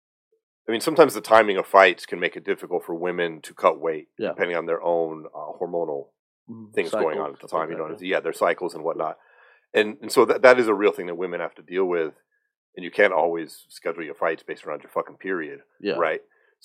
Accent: Colorado Springs, Colorado, United States; She's from my hometown, Colorado Springs.

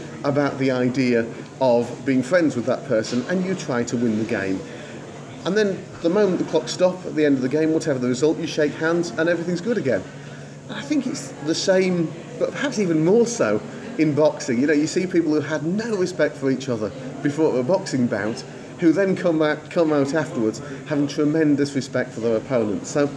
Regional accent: Sheffield, Yorkshire and the Humber, United Kingdom; I think I grew up in Sheffield.

